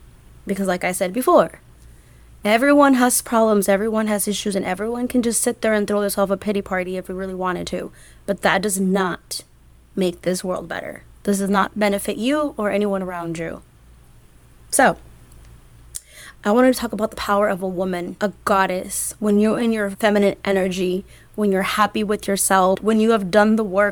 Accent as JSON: {"language": "English", "country": "United States", "said": "I'm ashamed to say that I'm an American right now."}